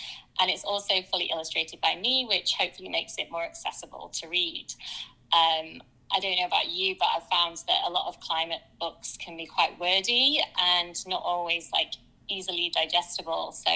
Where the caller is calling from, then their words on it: Brooklyn, New York, United States; Yes, I'm calling in from Brooklyn in New York City.